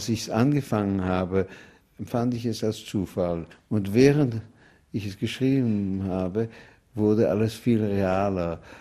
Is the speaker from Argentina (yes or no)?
no; Zurich, Switzerland; born or raised there